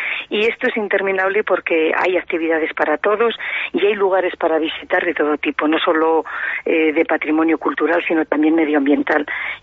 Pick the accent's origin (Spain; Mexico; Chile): Spain; Ágreda, Castile and León; yo soy de Ágreda